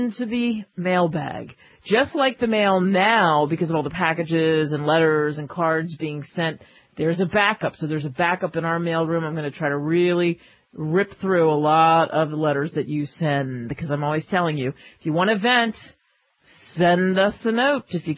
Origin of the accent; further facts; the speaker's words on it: Kentucky, United States; like I happen to like Rand Paul from my home state in Kentucky